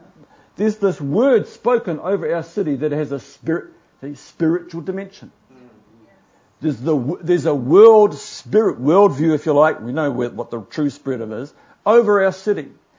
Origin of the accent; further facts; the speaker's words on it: New Zealand; you could tell from my accent we weren't locals, you see, we were New Zealanders.